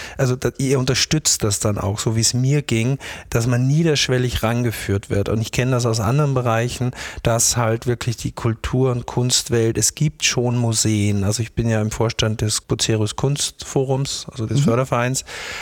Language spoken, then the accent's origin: German; Austria; born there; Ich bin natürlich sehr froh als geborener Österreicher